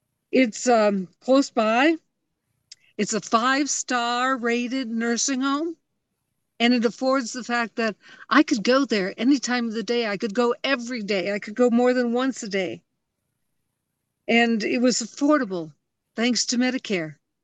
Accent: Merrill, Wisconsin, United States; my husband and I and Ken, Bernie grew up in rural Wisconsin. I was born in Merrill, and Ken was born in Antigo.

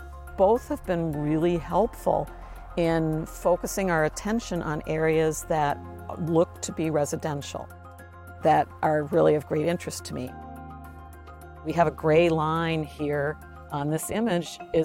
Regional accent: Wisconsin, United States; I grew up in Wisconsin, and being able to come back here and teach at the flagship university was beyond my wildest imaginings.

